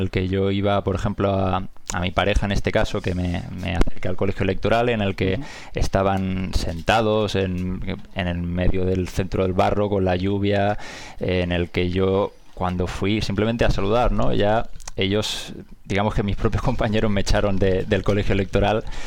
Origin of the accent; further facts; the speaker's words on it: Catalonia, Spain; nosotros sí que, digamos, como catalanes constitucionalistas, sí que nos hemos visto un poco desamparados